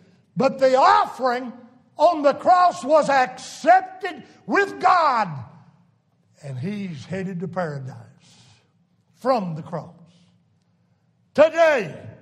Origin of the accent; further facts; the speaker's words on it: Saluda, United States; He's Lord over my hometown, Saluda.